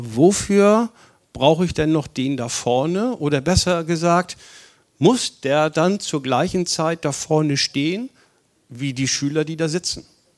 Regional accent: Germany; denn ich komme ja aus Deutschland, dann machen wir es Deutsche, ne?

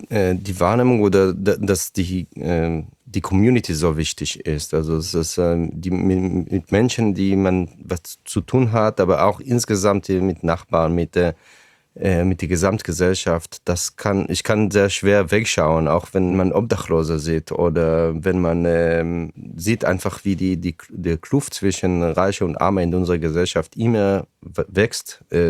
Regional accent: Israel; German is a second language; moved away as an adult; Und mit 18 habe ich das Kibbutz verlassen

